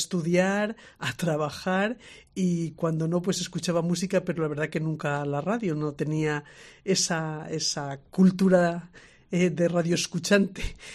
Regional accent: Ávila, Castile and León, Spain; also born or lived in Murcia; me viniera aquí a Ávila, que me encantó volver a mi tierra, pero puedo decir aquello del corazón partido, medio corazón lo dejé en Murcia y el otro medio me lo traje para acá

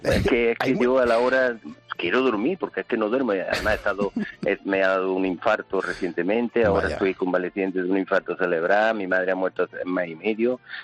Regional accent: Córdoba, Andalusia, Spain; ¿Qué voy a decir yo que soy de Córdoba?

